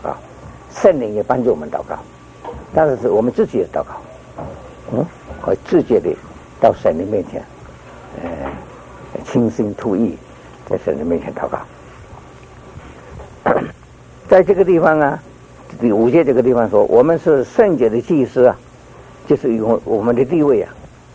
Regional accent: Fujian, China; 我们福建人说记得

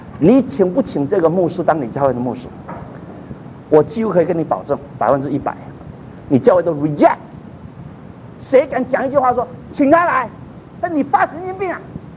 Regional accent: Taiwan; 我是从台湾来的

